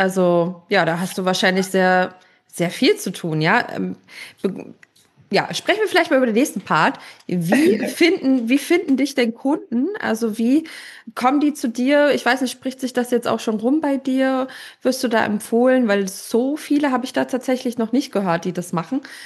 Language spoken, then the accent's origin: German; Leipzig, Saxony, Germany; in meiner Heimatstadt Leipzig